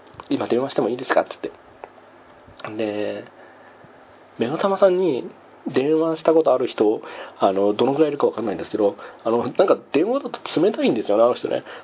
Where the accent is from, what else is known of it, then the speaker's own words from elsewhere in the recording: Tohoku, Japan; そもそもは僕は東北の人間なんで、東北の人間なんで他県に行くって言ったら